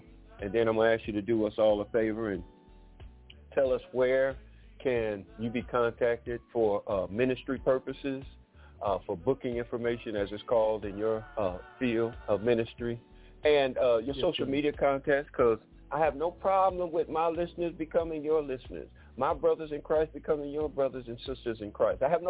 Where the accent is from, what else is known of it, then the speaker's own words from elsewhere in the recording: Detroit, Michigan, United States; now in Pine Bluff, United States; I grew up in Detroit, but I had to come back to my birthplace in Pine Bluff, Arkansas. I'm on Central Standard Time.